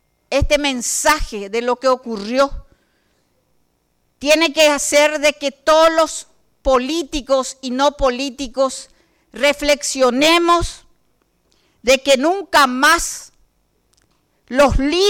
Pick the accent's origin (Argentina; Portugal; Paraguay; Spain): Paraguay; Nos sentimos tan orgullosos como paraguayos y paraguayas